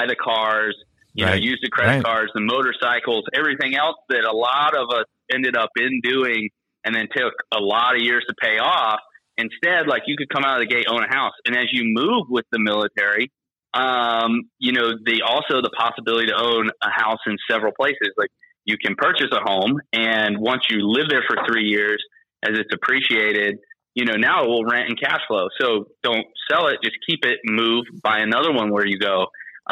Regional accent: Tampa, Florida, United States; I grew up in Tampa and I always felt like there was kind of a bubble there.

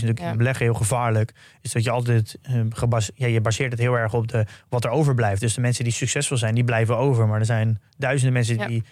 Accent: Netherlands; Ik denk dat wij als Nederlander, dat je überhaupt geboren bent in Nederland.

